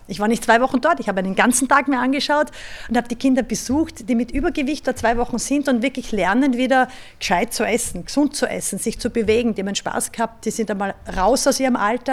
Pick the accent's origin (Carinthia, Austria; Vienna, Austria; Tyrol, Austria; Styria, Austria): Styria, Austria; das letzte Stipfel durch meine Heimat Steiermark